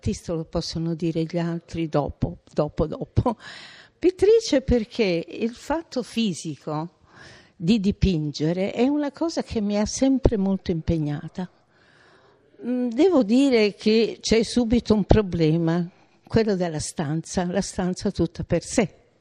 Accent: Genoa, Liguria, Italy; born there; also born or lived in Rome; Sono nata a Genova nel 31 e quindi oggi ho 84 anni. Quando ne avevo 20 abitavo già a Roma, in casa di mio nonno

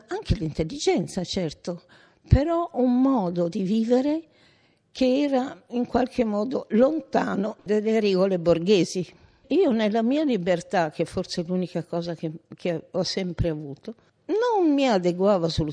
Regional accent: Genoa, Liguria, Italy; born there; also born or lived in Rome; Sono nata a Genova nel 31 e quindi oggi ho 84 anni. Quando ne avevo 20 abitavo già a Roma, in casa di mio nonno

